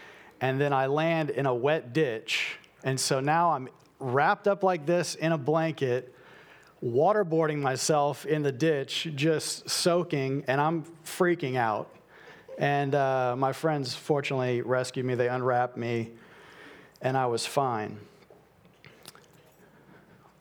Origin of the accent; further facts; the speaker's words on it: New Iberia, Louisiana, United States; I grew up in New Iberia, grew up in the country, had a lot of free time